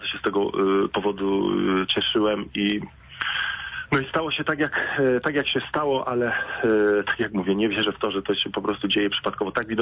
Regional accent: Pleszew, Greater Poland Voivodeship, Poland; w Pleszewie. To jest moje rodzinne miasto, można powiedzieć.

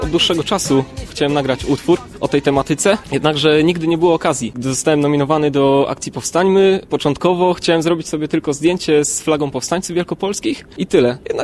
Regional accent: Poznań, Greater Poland Voivodeship, Poland; Ja jako rotowity poznaniak

